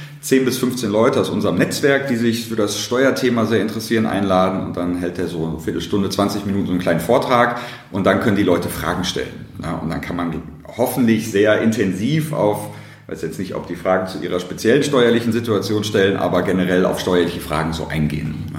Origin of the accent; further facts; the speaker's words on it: Dortmund, North Rhine-Westphalia, Germany; Ich komme ursprünglich aus Dortmund, bin da zur Schule gegangen und habe da ein Studium gemacht.